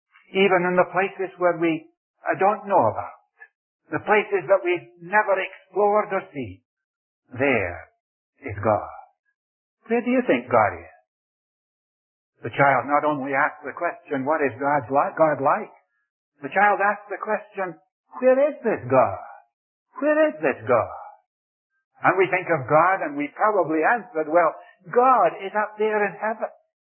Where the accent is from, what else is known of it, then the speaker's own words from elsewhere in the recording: India; born there; I was born in India. I was born in the home where my parents served the Lord as missionaries, at least in the hospital nearby